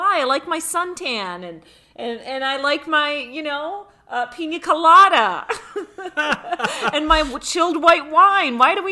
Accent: Rochester, New York, United States; I grew up in Rochester, New York, so did you, where we got all that lake effect snow and winter was like 8 months long.

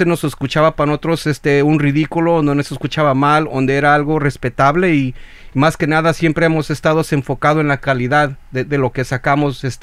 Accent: Mexico; now in United States; pero igualmente venimos de México y tenemos mucha cultura, ¿verdad?

